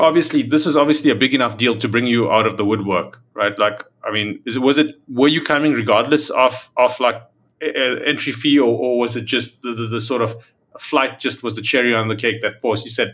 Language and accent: English; South Africa; you need a visa to get there as a South African.